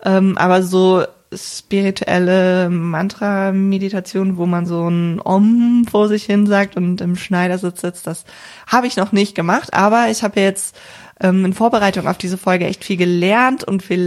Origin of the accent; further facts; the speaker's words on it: North Rhine-Westphalia, Germany; ich komme ja hier aus der Region Köln